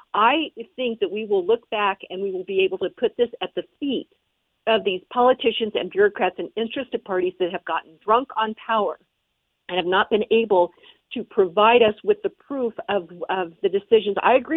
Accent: Lone Tree, Colorado, United States; this last Thursday in my hometown of Lone Tree, Colorado, where I served on city council

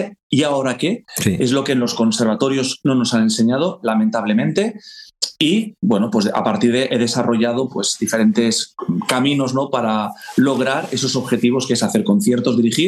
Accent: Valencia, Valencian Community, Spain; born there; me formé entre Valencia, que es mi ciudad natal, Varese en Italia, y Estocolmo en Suecia.

